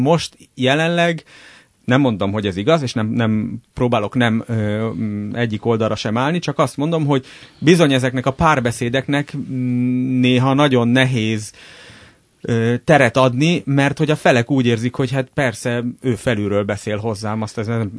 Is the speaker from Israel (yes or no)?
yes; Israel; Hungarian is a second language; én a másik sapkámat felvéve, mint izraeli